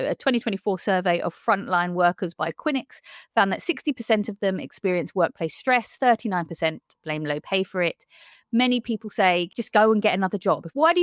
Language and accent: English; East London, London, United Kingdom; We're from East London.